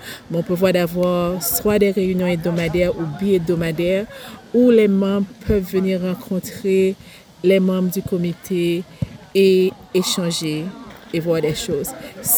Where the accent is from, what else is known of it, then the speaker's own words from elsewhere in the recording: Haiti; now in Canada; nous sommes des Haïtiens, on n'oublie pas, on va être Canada